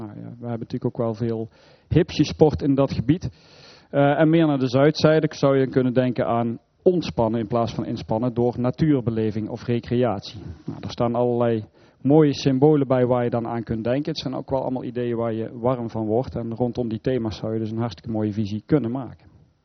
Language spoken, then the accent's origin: Dutch; Eindhoven, North Brabant, Netherlands; Ik kom zelf uit Eindhoven, vandaar misschien het woordje stad.